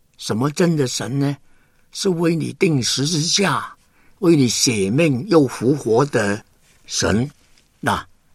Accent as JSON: {"language": "Chinese", "country": "Hong Kong", "tie": "born or raised there", "said": "因为我在香港出生，在香港长大"}